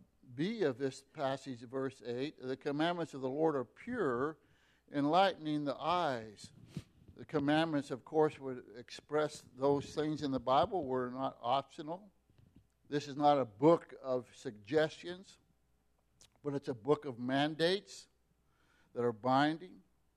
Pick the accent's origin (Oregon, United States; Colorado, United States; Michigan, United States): Oregon, United States; I grew up in Oregon.